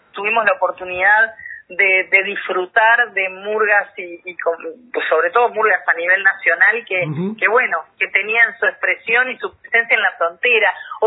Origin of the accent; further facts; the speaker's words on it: Montevideo, Uruguay; Yo tengo el orgullo desde como montevideana, pero también con mi corazón rochense